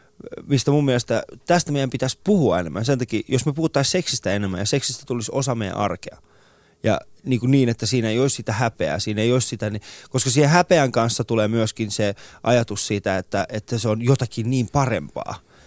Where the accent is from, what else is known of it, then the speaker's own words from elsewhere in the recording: Iran; meillä Iranissa on siis tällainen sanonta